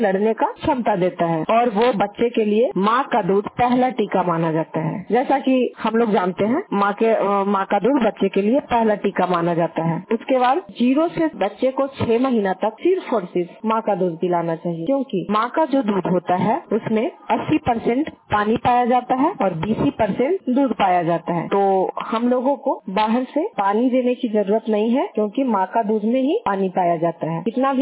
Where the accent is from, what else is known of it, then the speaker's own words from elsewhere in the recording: Nawada, Bihar, India; और मैं नवादा डिस्ट्रिक्ट से बिलोंग करती हूँ।